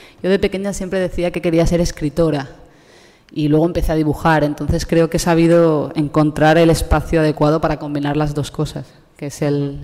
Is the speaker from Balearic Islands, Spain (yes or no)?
yes; Palma de Mallorca, Balearic Islands, Spain; mi padre fue la primera persona que tuvo una tienda, una librería de tebeos especializada en Palma de Mallorca, de donde yo soy.